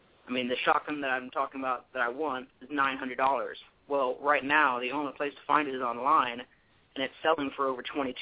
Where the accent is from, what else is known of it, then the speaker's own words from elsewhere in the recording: Texas, United States; Yeah, well, I'm from Texas. I love guns. I grew up shooting.